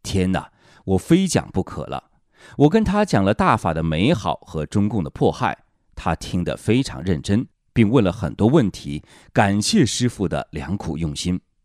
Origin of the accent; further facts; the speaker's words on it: China; born there; 战友间常问的一个问题是你从哪里来的，我会告诉他我出生在中国